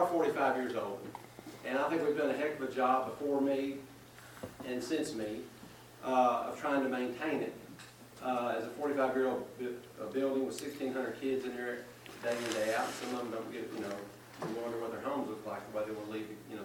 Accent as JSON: {"language": "English", "town": "Hendersonville", "region": "Tennessee", "country": "United States", "tie": "born or raised there", "said": "I love it, and I grew up in Hendersonville, so I feel like I can speak freely from that angle too."}